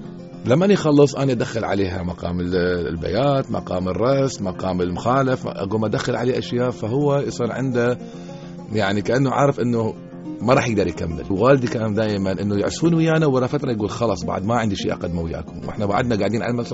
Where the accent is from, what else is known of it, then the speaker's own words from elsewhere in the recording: Iraq; احنا شرقيين واحنا عراقيين، احنا ملوك العود